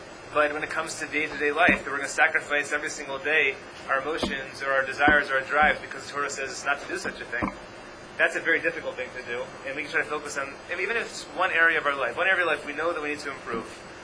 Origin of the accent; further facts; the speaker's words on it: Atlanta, Georgia, United States; I grew up in Atlanta.